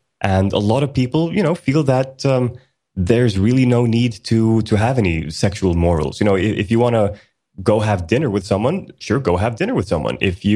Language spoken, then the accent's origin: English; Sweden; if I'm abroad and I say I'm from Sweden, and they're like, oh, with the cuckoo clocks and the chocolate. No.